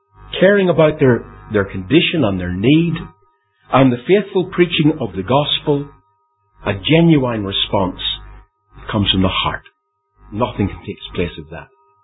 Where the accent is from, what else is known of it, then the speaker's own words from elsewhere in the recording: Christchurch, Canterbury, New Zealand; moved away; also born or lived in Australia; When I was young, I was brought up in Christchurch, actually, or I came into Assembly Fellowship, actually, in Christchurch, New Zealand. Then we moved to Australia.